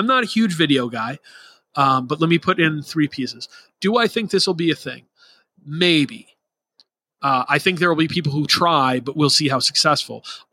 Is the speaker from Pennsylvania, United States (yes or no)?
no; Rhode Island, United States; I picked Death Wish and Bridge Nine because I grew up in Rhode Island going to Boston / Worcester and Providence area shows in the very early 2000s.